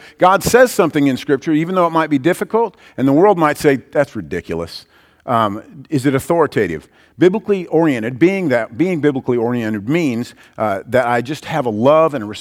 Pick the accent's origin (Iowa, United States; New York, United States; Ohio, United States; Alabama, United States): Iowa, United States; I grew up in Iowa, and in Iowa, everybody wrestles.